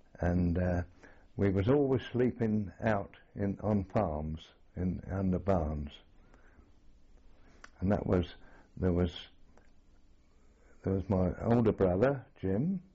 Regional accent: Bradford, Yorkshire and the Humber, United Kingdom; also born or lived in Benfleet; I was born in Benfleet, and when I was a young boy, I was taken to Bradford. Bradford, North. My mother was Yorkshire

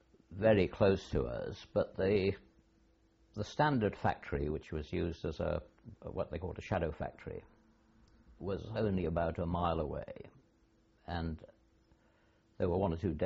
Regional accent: Whitley Bay, North East England, United Kingdom; born or raised there; also born or lived in Coventry

